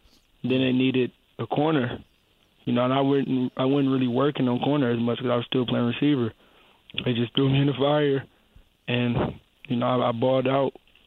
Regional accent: Detroit, Michigan, United States; Born and raised in Detroit.

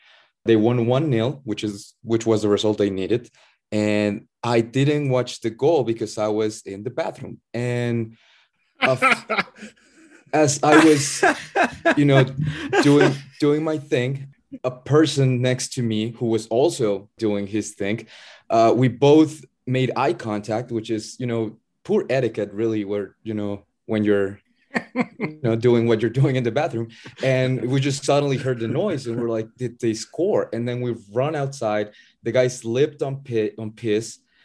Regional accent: Puebla, Mexico; my hometown team, Puebla FC, is mostly bad.

